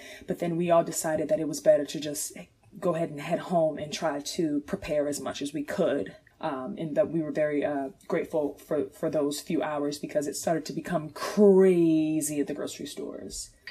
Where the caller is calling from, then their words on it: Chesapeake, Virginia, United States; I am calling from Chesapeake, Virginia.